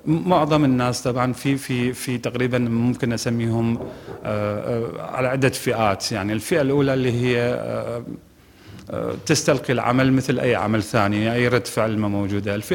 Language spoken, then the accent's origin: Arabic; Iraq; مثلا أنا عراقي، الحرب في كثير يعني كانت تأثيرها مش علي بس